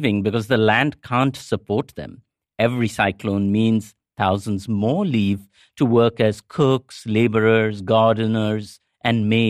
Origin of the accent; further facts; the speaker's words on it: Kolkata, West Bengal, India; I grew up in Kolkata, just hours from a UNESCO World Heritage Site, and never went there.